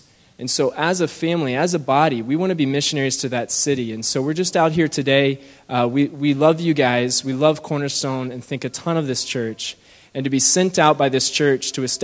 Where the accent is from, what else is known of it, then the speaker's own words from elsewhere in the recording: Texas, United States; I'm from Texas, personally. My wife's from Arkansas. And for us, our families are like way far away.